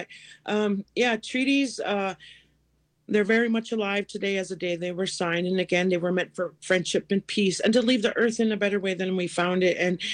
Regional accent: Leech Lake Reservation, Minnesota, United States; I'm from the Leech Lake Reservation in northern Minnesota

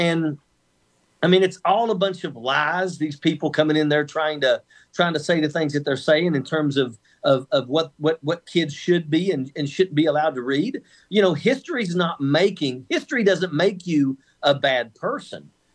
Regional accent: West Virginia, United States; I grew up in West Virginia.

